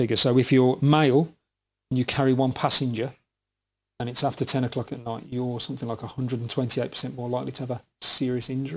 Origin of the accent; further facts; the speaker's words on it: Birmingham, West Midlands, United Kingdom; So when I was 18, growing up in Sheldon